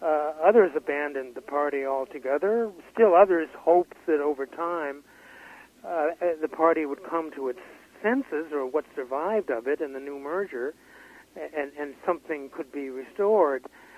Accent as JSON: {"language": "English", "town": "Charlottetown", "region": "Prince Edward Island", "country": "Canada", "tie": "born there", "said": "I was born in Charlottetown. Mm-hmm. I'm a twin."}